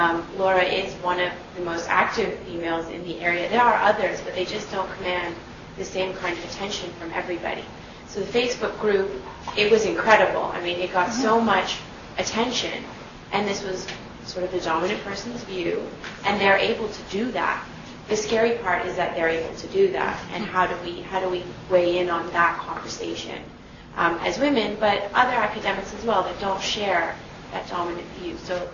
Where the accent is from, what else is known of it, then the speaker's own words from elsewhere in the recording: Canada; as a Canadian practitioner and as a Canadian academic